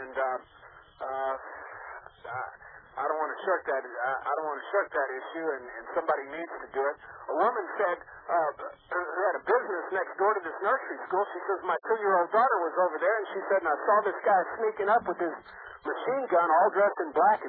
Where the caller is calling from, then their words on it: Lake City, Texas, United States; I'm calling you from Lake City, Texas.